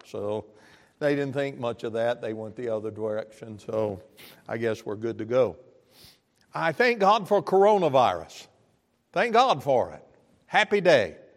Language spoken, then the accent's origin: English; Arkansas, United States; And I said, Lord, I'm from Arkansas. This ain't so bad.